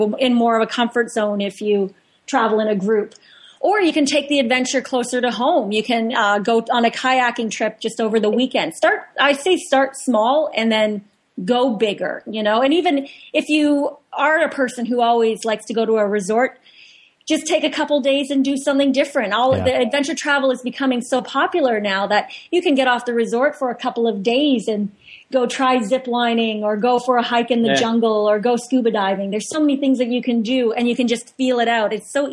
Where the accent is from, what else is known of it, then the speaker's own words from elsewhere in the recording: Canada; We're being Canadian, we're very big on having insurance.